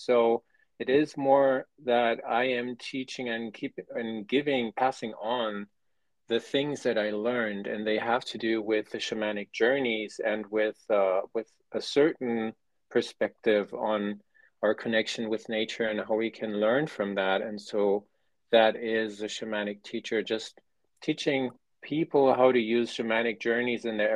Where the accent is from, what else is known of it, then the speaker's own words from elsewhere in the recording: Germany; English is a second language; Let's just say when I was growing up and when I was leaving high school, I was really keen on leaving Germany.